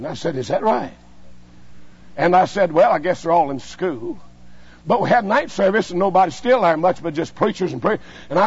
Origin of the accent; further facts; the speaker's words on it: Kentucky, United States; Said, well, I got my driver's license. I said, I'm from Kentucky.